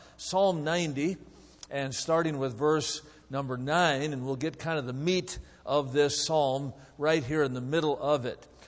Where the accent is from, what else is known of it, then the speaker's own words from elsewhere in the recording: Wisconsin, United States; now in California, United States; I'm originally from Wisconsin, as you probably can tell from my accent